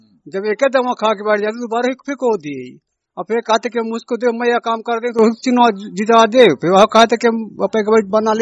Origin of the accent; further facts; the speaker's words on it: Manikpur, Uttar Pradesh, India; हम मानिकपुर के।